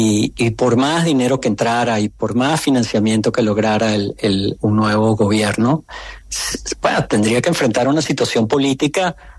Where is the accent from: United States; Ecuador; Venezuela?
Venezuela; los que crecimos en democracia en Venezuela